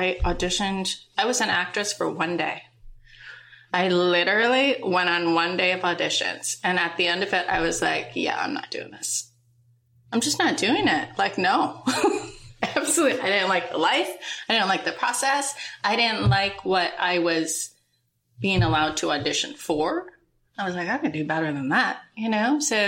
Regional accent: Minnesota, United States; because we grew up in Minnesota

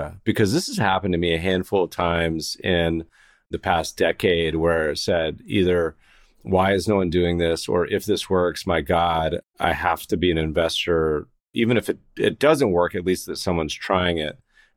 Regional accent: Colorado, United States; I mean, I grew up partially in Colorado and remember we used to have milk delivery.

